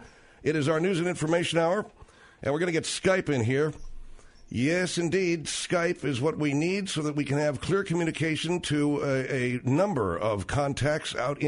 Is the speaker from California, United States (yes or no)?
yes; Arcadia, California, United States; Now, I was born and raised in Arcadia, California.